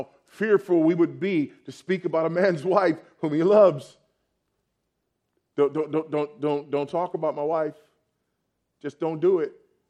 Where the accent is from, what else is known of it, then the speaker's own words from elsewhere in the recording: Los Angeles, California, United States; I grew up in Los Angeles.